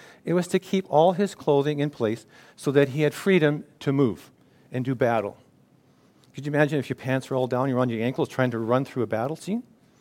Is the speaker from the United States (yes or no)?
no; British Columbia, Canada; I come from the West Coast or the Wet Coast